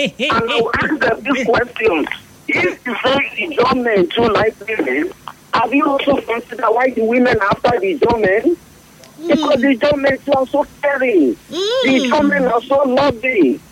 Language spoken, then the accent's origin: English; Bayelsa, Nigeria; I'm a man from Bayelsa State.